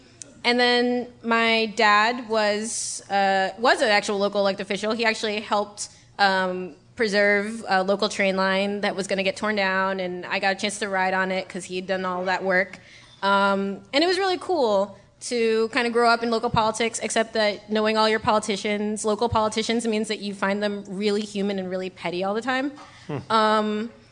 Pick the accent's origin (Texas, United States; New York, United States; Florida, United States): New York, United States; Yeah, I was born and raised in New York.